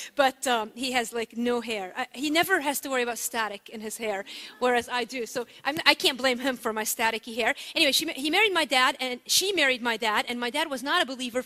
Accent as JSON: {"language": "English", "country": "Lebanon", "tie": "born or raised there", "said": "I grew up in Lebanon, and my mother had come to Christ as a college student. Her parents were Greek Orthodox."}